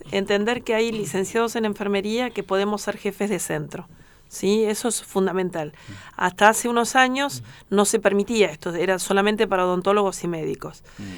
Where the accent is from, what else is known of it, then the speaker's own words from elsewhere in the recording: Bahía Blanca, Buenos Aires Province, Argentina; venirme de mi ciudad natal, que es Bahía Blanca, recorrer toda la provincia de Neuquén